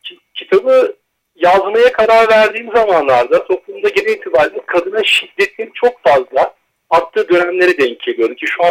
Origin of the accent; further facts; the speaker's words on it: Istanbul, Turkey; born there; 10.04.1982 İstanbul doğumluyum.